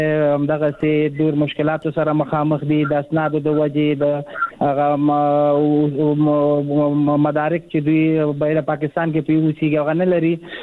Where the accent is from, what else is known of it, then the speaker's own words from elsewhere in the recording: Afghanistan; now in Pakistan; مونږ په افغانستان په پاکستان کې کډوال یو، مهاجر یو